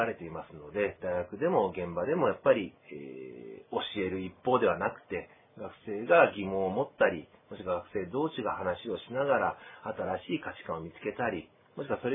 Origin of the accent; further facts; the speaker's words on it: Osaka, Japan; 私、大阪出身なんですけども、大阪にいる頃から憧れの土地といいますか、私、もともと、沖縄系とか琉球系の、血が入って、